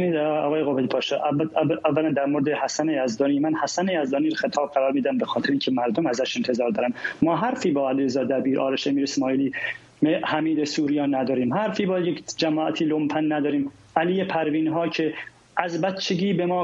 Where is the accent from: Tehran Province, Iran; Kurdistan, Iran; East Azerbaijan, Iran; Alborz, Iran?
Kurdistan, Iran; من اهل کردستانم